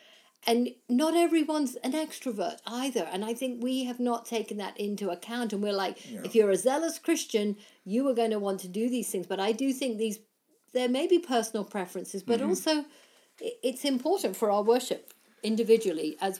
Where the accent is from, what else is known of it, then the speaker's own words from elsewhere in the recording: England, United Kingdom; I grew up in England